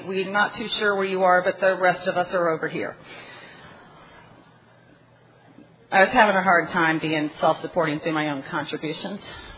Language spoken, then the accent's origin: English; Vero Beach, Florida, United States; I'm from Vero Beach, Florida. And I am a member of the Vero 12 and 12 group.